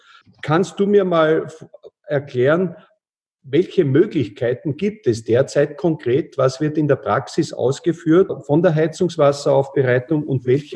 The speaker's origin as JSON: {"language": "German", "country": "Austria", "said": "gerade bei uns in Österreich"}